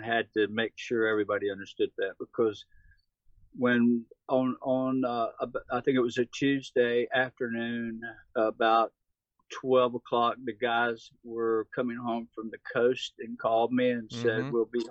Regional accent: Fayetteville, North Carolina, United States; I'm from North Carolina, if you wonder about this accent. between Wilmington and Raleigh. A town called Fayetteville, which is Fort Bragg, famous military base. I live about 20 miles or 25 miles south of it, sort of out in the country.

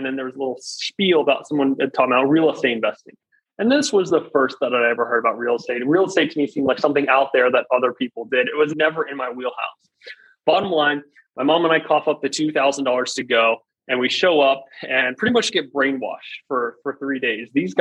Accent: Virginia, United States; Yeah, I grew up in Northern Virginia. Grew up on a farm. My nearest friend was like a mile away from me.

